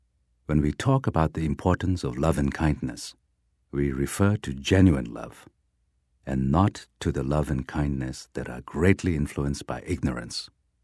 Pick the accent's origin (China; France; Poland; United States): China; Amdo; I am from Amdo, in the northeastern part of Tibet. People from these areas are generally regarded as being very short-tempered.